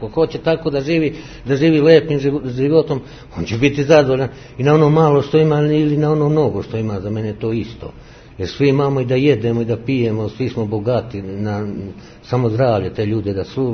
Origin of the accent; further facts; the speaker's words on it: Zlatibor District, Serbia; ja sam odrastao u brskim krajima, ja sam odozdao sa Zlatiborskog kraja, pa sam kao dete čuvao stoku, goveda, ovce